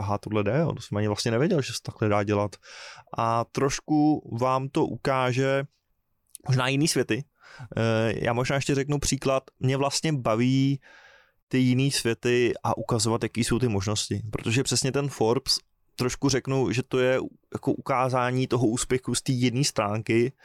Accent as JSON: {"language": "Czech", "region": "Bohemia", "country": "Czechia", "tie": "born there", "said": "vlastně to, že jsem se narodil v Čechách, už je náhoda sama o sobě"}